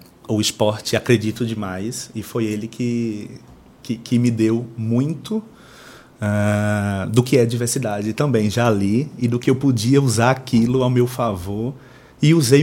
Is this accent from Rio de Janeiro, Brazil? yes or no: no; Pernambuco, Brazil; eu sou pernambucano, arretado, tenho 32 anos, sou filho de um médico e de uma enfermeira aposentada